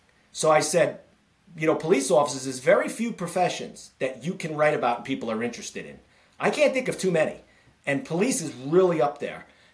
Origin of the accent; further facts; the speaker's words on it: New York, United States; Yeah, I grew up in Queens, New York, and I grew up in a neighborhood that a lot of cops turned out of this area in Queens.